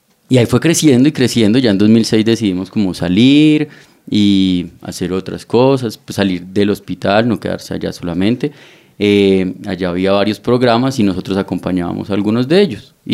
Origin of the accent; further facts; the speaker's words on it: Manizales, Caldas, Colombia; also born or lived in Bogotá; Bueno, yo soy oriundo de Manizales. Nací allá, luego vine a vivir a Bogotá un tiempo, unos 14 años. Volví a Manizales precisamente para estudiar el bachillerato. Era una ciudad un poco más tranquila, o es una ciudad un poco más tranquila, mucho más relajada